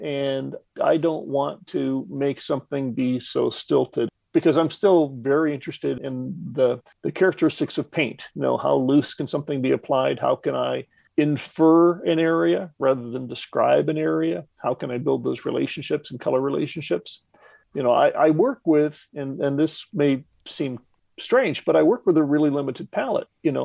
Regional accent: Bloomington, Illinois, United States; the fact that I grew up in Bloomington Normal and I detasseled in McLean County

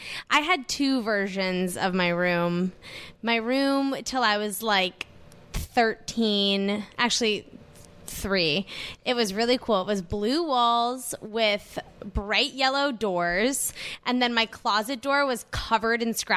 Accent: Georgetown, District of Columbia, United States; Honestly, so I grew up in Georgetown in DC, and the apartment building that I grew up in was right on the water

